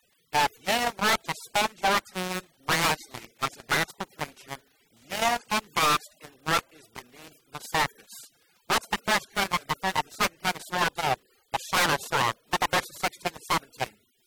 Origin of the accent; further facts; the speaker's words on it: Texas, United States; Remember, I grew up in River, Texas, up in the Panhandle.